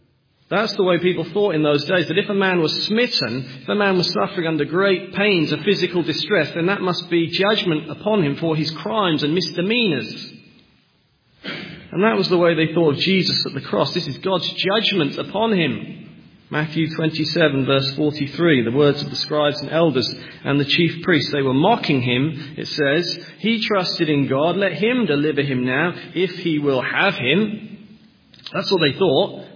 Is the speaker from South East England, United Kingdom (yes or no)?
no; East of England, United Kingdom; I was born in England. I grew up in Norfolk near Norwich